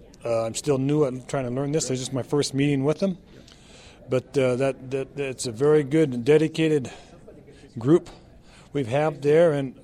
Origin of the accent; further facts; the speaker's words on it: Montana, United States; I'm from Montana, eastern Montana, and my wife and I run a cow-calf operation